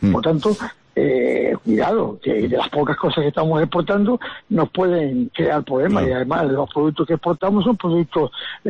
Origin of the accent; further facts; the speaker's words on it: Canary Islands, Spain; nosotros como canarios